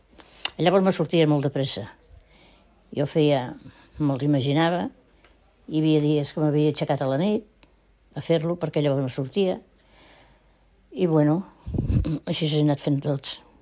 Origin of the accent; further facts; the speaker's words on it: Poboleda, Catalonia, Spain; also born or lived in Barcelona; Jo tenia 5 anys que vaig venir aquí a Poboleda. I vaig venir aquí a Poboleda perquè aquí em sembla que també ho preguntareu, perquè vaig venir cap aquí, doncs perquè llavors va estar allà la guerra.